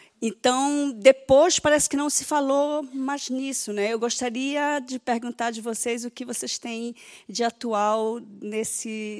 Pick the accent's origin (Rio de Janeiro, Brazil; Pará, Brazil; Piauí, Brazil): Pará, Brazil; Belém; now in Frankfurt, Germany; eu sou de Belém do Pará, venho lá da Amazônia, esse tema me interessa muito. Eu moro em Frankfurt